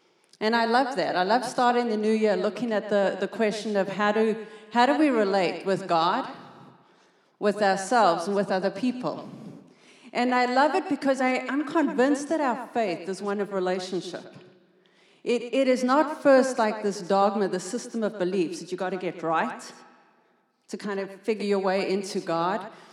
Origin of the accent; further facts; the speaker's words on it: South Africa; I am South African. If you're not tracking my accent, I want to say that I can put it on very much stronger. This is how we talk at home.